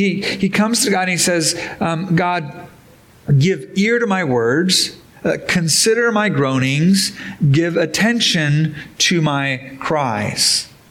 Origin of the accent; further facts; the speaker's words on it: Midwest, United States; And so we're humble because we're from the Midwest.